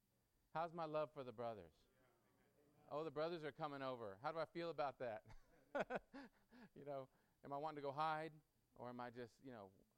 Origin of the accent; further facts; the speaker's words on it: San Antonio, Texas, United States; I'm from San Antonio.